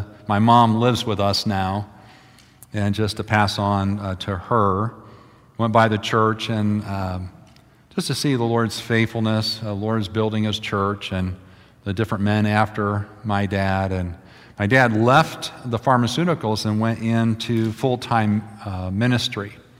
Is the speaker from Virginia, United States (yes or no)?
no; Philadelphia, Pennsylvania, United States; born there; also born or lived in Norwich, New York; But we grew up, I was born in Philadelphia. Just a little bit about my background, just so I'm not a talking head up here, but born in Philadelphia.